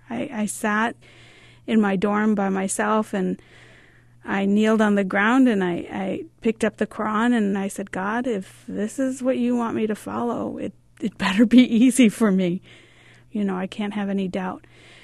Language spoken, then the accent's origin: English; Bridgeview, Illinois, United States; I'm from the Bridgeview community here in Chicago in the southwest suburbs.